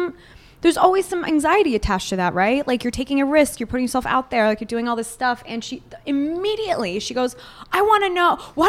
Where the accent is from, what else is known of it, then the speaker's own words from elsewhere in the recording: Israel; I mean, I'm Jewish from Israel, so I really don't know.